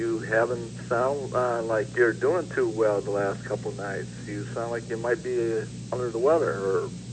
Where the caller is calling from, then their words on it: Phoenix, Arizona, United States; calling from Phoenix.